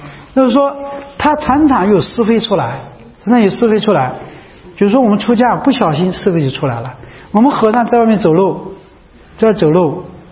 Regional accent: Anhui, China; 在我们安徽那边就是这样的

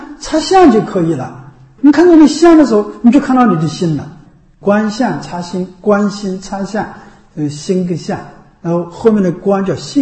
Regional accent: China; 所以我们中国人呢，一个毛病

